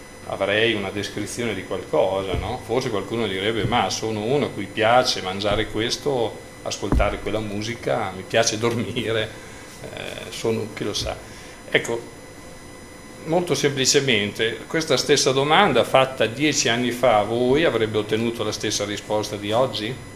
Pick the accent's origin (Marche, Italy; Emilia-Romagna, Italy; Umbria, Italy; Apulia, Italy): Emilia-Romagna, Italy; Sassuolo; sono originario di Sassuolo e sono un emigrante perché abito in provincia di Reggio Emilia.